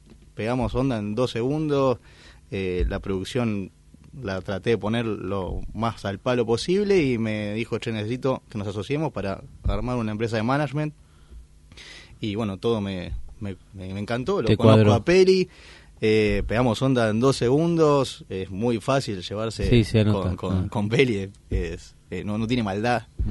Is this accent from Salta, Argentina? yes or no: no; Lomas de Zamora, Buenos Aires Province, Argentina; Soy de acá, de Loma de Zamora.